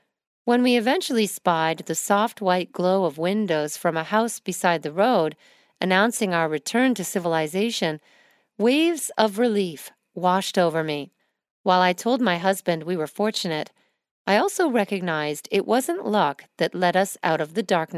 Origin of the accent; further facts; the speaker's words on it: United States; trails in parks across the United States, my home country